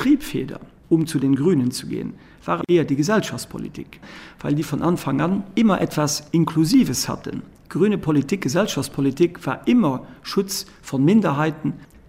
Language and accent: German; Luxembourg; Ich bin in Luxemburg geboren, habe immer nur in Luxemburg gelebt, was soll ich denn sein? Aber ich bin ein Luxemburger mit portugiesischen Eltern.